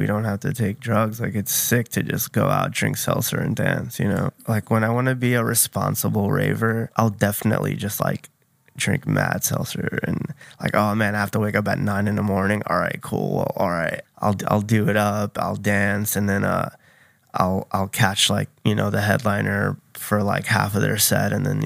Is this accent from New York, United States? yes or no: yes; Corona, Queens, New York, United States; I was born and raised in Corona, Queens. So I grew up on hip hop, and on top of me DJing, I also am in a rap group from Queens.